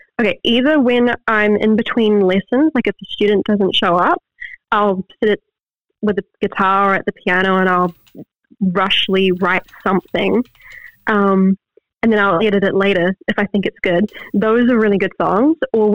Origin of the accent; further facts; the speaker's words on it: Waiuku, Auckland, New Zealand; now in Whenuapai, New Zealand; I grew up in South Auckland. I grew up in Waiuku.